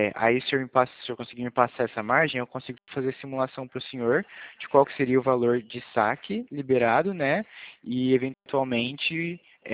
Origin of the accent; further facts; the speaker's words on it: Franca, São Paulo, Brazil; Meu DDD é 16, tá? Eu sou aqui da cidade de Franca.